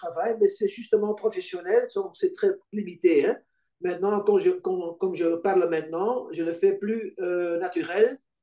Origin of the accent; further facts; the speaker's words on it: Flanders, Belgium; je suis belge, oui. Donc